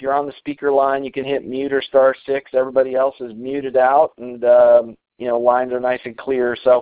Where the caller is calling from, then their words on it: Colorado, United States; I'm calling in from Colorado tonight